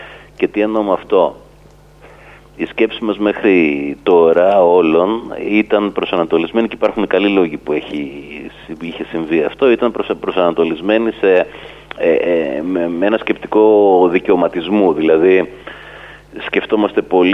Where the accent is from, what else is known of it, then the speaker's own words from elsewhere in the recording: Chania, Crete, Greece; Είμαι κριτικός, είμαι χανιώτης συγκεκριμένα.